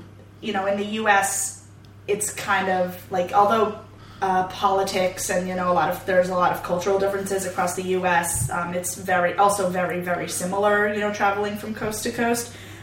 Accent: New York, United States; I'm from a suburb of New York City, just about 30 minutes north of Manhattan.

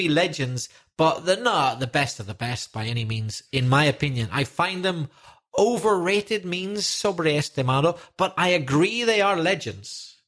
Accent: Belfast, Northern Ireland, United Kingdom; from my hometown of Belfast.

